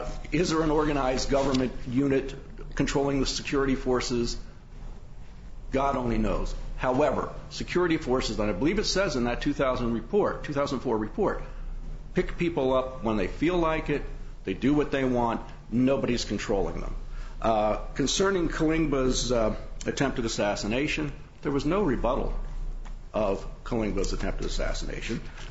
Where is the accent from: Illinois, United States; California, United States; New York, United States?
New York, United States; I'm from New York. I'll talk fast.